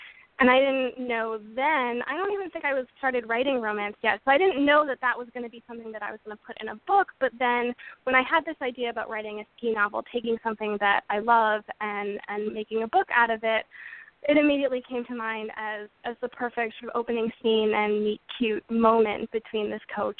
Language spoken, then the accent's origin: English; Massachusetts, United States; I grew up in Massachusetts.